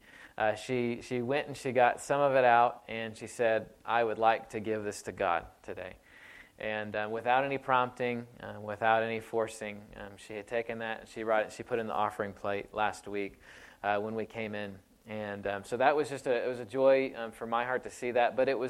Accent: Dallas, Texas, United States; now in Elba, United States; Christy and I came from the Dallas area, and so we felt a little bit differently there than we would here in Elba in the middle of the night.

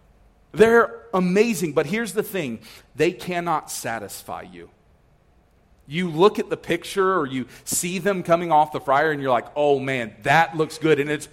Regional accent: Niceville, Florida, United States; I grew up in Niceville.

